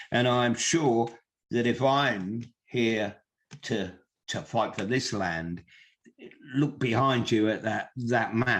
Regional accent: England, United Kingdom; I mean, we all think of ourselves as, oh, we're English.

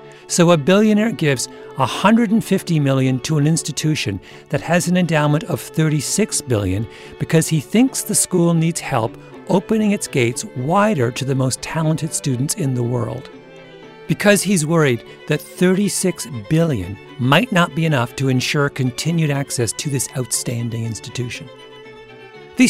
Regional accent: Canada; I grew up in Canada in the 1970s, and at that time, the country had lots of good universities.

